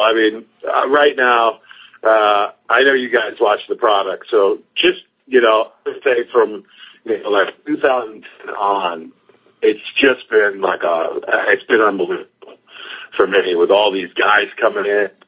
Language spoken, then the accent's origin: English; East Coast, United States; I mean, you guys know, I'm from the East Coast.